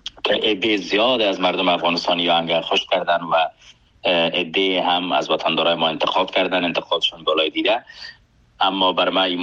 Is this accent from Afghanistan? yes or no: yes; Afghanistan; born or raised there; moved away as an adult